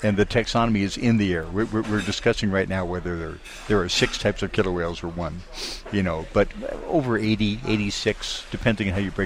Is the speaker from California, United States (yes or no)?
yes; San Diego, California, United States; I grew up in San Diego. My family's been in San Diego forever